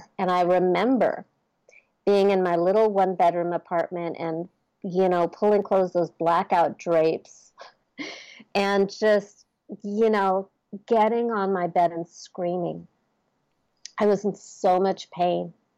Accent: California, United States; mostly because … I'm from Southern California, so spirituality kind of comes easy to me.

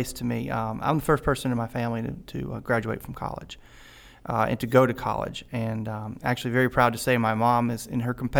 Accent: Michigan, United States; Growing up in Michigan, I will say, in my first early years, single mom, food stamps, whole nine yards

